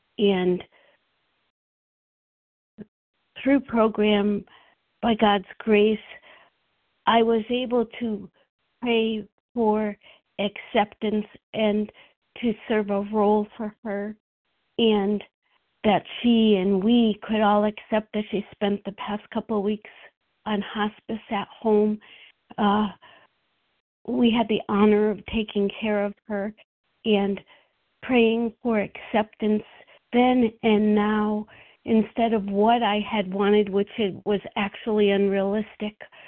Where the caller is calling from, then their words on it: Massachusetts, United States; I'm from Massachusetts.